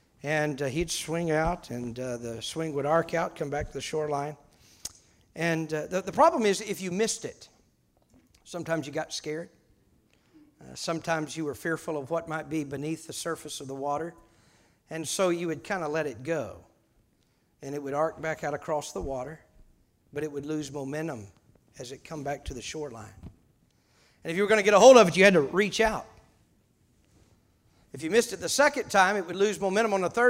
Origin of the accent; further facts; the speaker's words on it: Missouri, United States; when I grew up in southern Missouri, I grew up near the Black River.